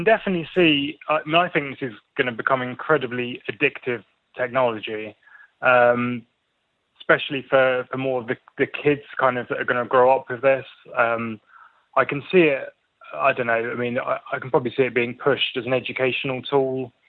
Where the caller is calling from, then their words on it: Exeter, South West England, United Kingdom; I'm phoning from Exeter.